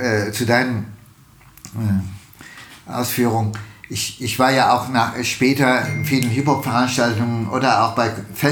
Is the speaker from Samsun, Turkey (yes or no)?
no; Istanbul, Turkey; German is a second language; also born or lived in Ulm; now in Frankfurt, Germany; Ich bin zwar ein schönste Stadt der Welt aufgewachsen in Istanbul und kam ich auch nach Ulm und war mir zu klein und dann kam ich nach Frankfurt, war mir auch klein, aber Frankfurt ist eine Stadt, man liebt sie im zweiten Blick und ich lebe gerne hier